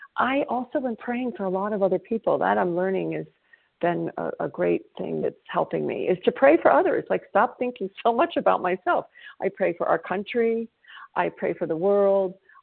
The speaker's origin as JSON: {"language": "English", "town": "Toronto", "region": "Ontario", "country": "Canada"}